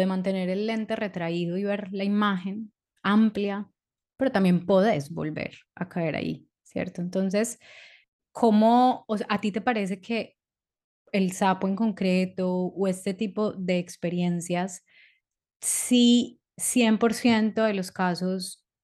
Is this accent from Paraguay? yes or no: no; Colombia; moved away; Me acuerdo la primera vez que yo salí de Colombia y me fui a vivir como a otro país